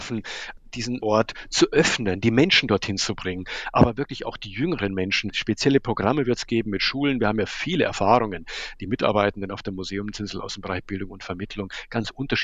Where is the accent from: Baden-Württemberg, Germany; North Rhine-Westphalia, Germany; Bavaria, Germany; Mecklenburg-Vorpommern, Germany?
Bavaria, Germany; Munich; now in Berlin, Germany; Ich bin inzwischen Berliner geworden. Ich komme zwar ursprünglich aus München, aber lebe jetzt exakt 30 Jahre in Berlin.